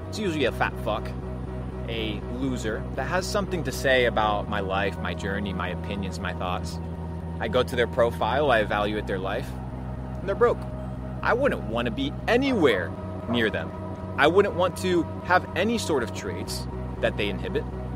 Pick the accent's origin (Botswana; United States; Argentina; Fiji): Argentina; moved away; I come from the trenches. I come from Argentina. $200 in a motherfucking suitcase.